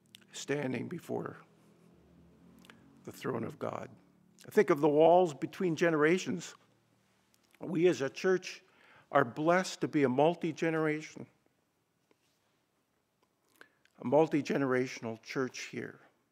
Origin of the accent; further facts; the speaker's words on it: Minnesota, United States; Think of my home state of Minnesota.